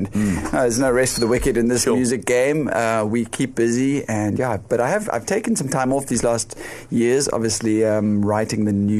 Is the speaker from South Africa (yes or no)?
yes; Muizenberg, Western Cape, South Africa; You know, I come from Muizenberg all the way down south